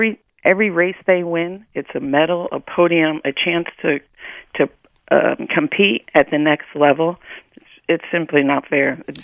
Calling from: Connecticut, United States; I am calling from Connecticut. I have a daughter who's experiencing this firsthand.

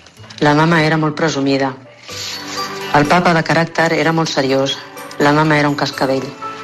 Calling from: Barcelona, Catalonia, Spain; de Barcelona.

